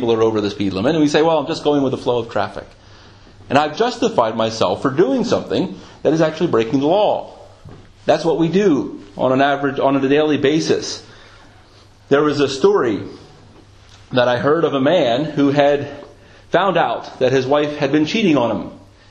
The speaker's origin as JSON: {"language": "English", "country": "United States", "lives_now": "United Kingdom", "said": "It is an interesting thing, being an American, coming to England, and, as many would say, learning the language properly."}